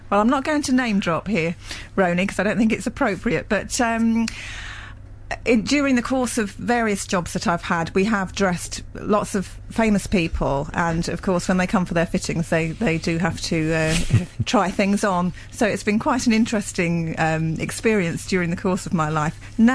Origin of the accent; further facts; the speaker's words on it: London, United Kingdom; And in the house where I was born, she still lives there. But it is Essex. It's an Essex postcode, but it's on the end of the district line, so it's a London borough. So I class myself as a Londoner rather than Essex.